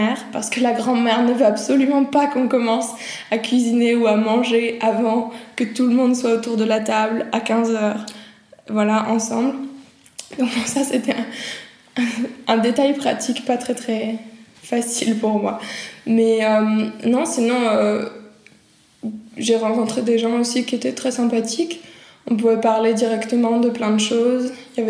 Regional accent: Brittany, France; je viens de Bretagne en France

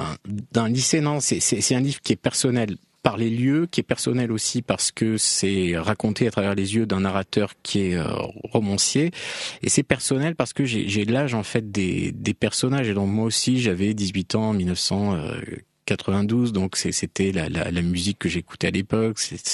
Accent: Provence-Alpes-Côte d'Azur, France; d'écrire ce roman avec pour cadre la Côte d'Azur, parce que chaque fois que je retournais dans ma région natale, les gens me disaient « Ah, c'est formidable tes livres, mais quand est-ce que tu nous écris un roman qui se passe là-bas ? »

